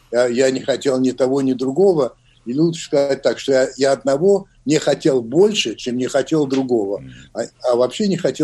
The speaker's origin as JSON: {"language": "Russian", "country": "United States", "tie": "born or raised there", "said": "я вырос в Америке во время Рузвельта."}